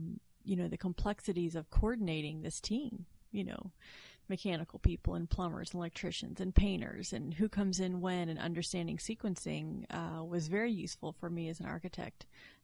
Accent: Virginia Beach, Virginia, United States; And I grew up in Virginia Beach. So environment, we were probably a mile off the beach. And it was right on the Chesapeake Bay

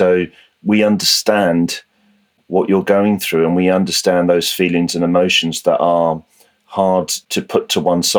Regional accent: United Kingdom; I'm British

